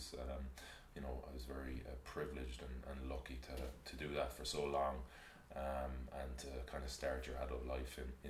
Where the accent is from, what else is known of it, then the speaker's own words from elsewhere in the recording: Galway, Connacht, Ireland; I'm from Renmore. I went up to the pitches in Renmore.